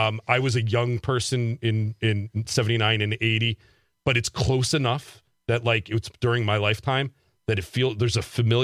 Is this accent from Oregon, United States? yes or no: no; New York, United States; I wonder if it's because when I was a kid growing up in New York, I was a Mets fan in the 80s